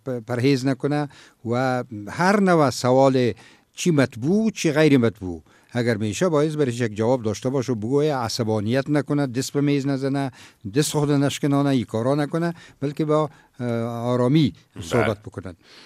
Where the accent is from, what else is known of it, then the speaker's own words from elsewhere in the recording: Afghanistan; کل ما افغان هستیم،